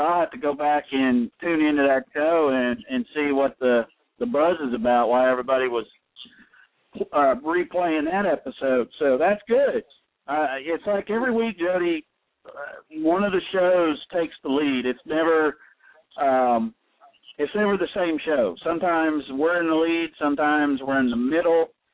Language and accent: English; Ohio, United States; and from my home state where I'm from originally. So it'd be cool to talk to some fellow Buckeyes.